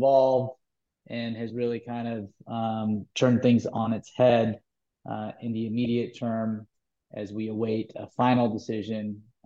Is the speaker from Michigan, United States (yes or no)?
no; California, United States; here in the in my home state of California.